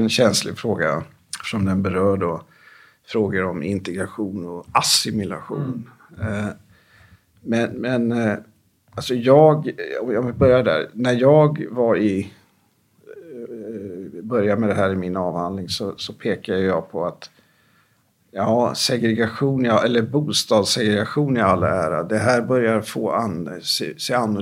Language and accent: Swedish; Sweden; Jag växte upp i Sverige, men är helt utanför.